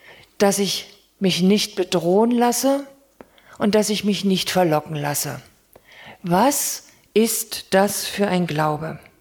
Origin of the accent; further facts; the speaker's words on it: Poland; Aber als Pole meine ich, dass da etwas dran ist